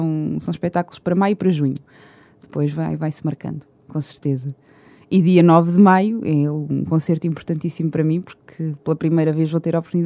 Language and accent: Portuguese; Portugal; o que está incutido muito na nossa mentalidade enquanto portugueses